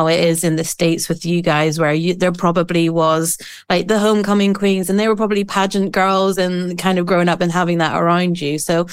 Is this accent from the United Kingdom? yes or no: no; Ireland; But like, you know, I grew up in Ireland, and we have like, obviously you've